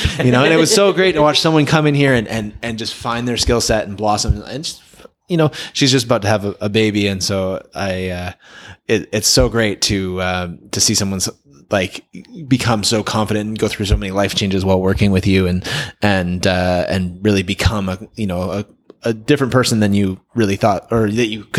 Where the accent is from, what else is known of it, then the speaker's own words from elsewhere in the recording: Metchosin, British Columbia, Canada; being someone from growing up in Metchosin from the island, so many people moving here and doing this